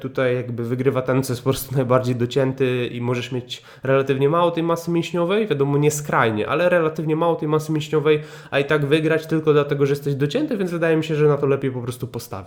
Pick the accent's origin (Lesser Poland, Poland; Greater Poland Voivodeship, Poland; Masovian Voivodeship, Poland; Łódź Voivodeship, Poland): Greater Poland Voivodeship, Poland; Piła; also born or lived in Szczecin; ja się urodziłem w Szczecinie i pochodzę ze Szczecina, ale większość życia mieszkam w takiej miejscowości w Wielkopolsce, która się nazywa Piła